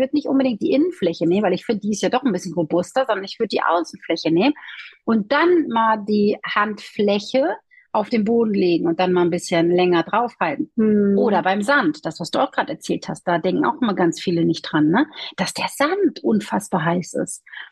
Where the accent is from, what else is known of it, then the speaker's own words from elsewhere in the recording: Hamburg, Germany; ich bin ja ein absolutes Nordlicht. Ich bin in Hamburg geboren. Also das heißt, ich komme ja hier aus der Gegend